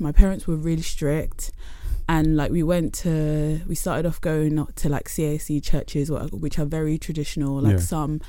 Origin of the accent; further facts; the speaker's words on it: London, United Kingdom; also born or lived in Essex; I grew up in East London. Yeah. And then as a teenager moved to Essex.